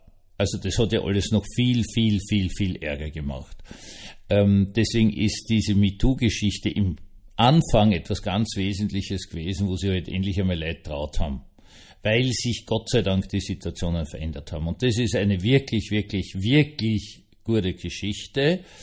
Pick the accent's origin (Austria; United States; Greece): Austria; und das musste ich jetzt als Österreicher sagen